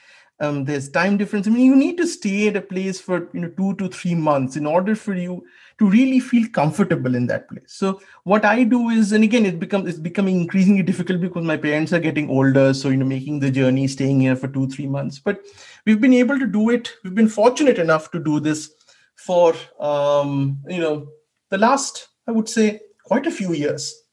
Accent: Kolkata, West Bengal, India; For me, I come from Calcutta. There were no jobs in Calcutta.

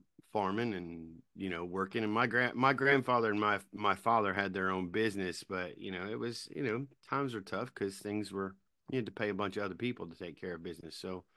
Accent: Hazel Patch, Kentucky, United States; so I was born and raised in a little bitty podunk town in Kentucky called Hazel Patch, Kentucky. I grew up just like anybody else

